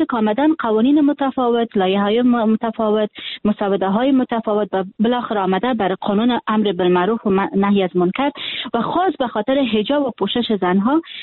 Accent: Afghanistan; born or raised there

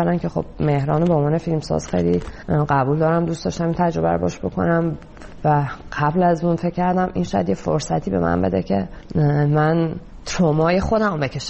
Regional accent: Iran; moved away; به چه دلیل من از ایران اومدم بیرون

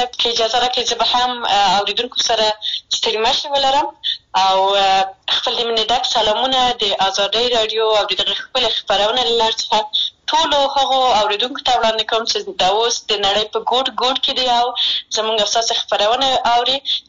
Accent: Maidan Wardak, Afghanistan; زه د میدان وردګ ولایت څخه یم، او لوړ زده کړې مې د خپل خوښې په پوهنځي کې کړې دي. ژورنالیسته یم

